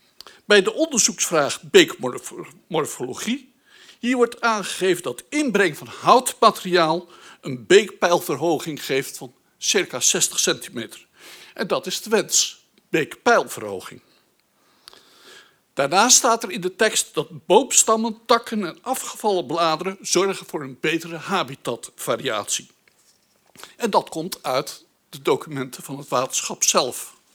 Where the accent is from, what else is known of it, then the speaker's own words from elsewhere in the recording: Taarlo, Drenthe, Netherlands; uit Taarlo en ik ben aanwonende.